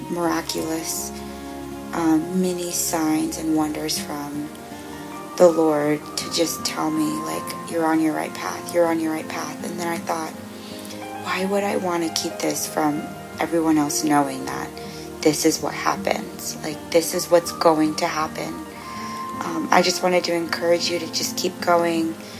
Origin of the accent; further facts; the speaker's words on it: Maryland, United States; now in Tokyo, Japan; I'm calling from Tokyo, Japan, but I'm from Maryland